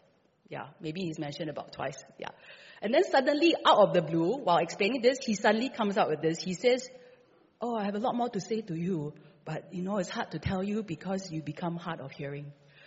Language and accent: English; Bukit Timah, Singapore; I grew up in Bukit Timah, various stages, Newton, up and down.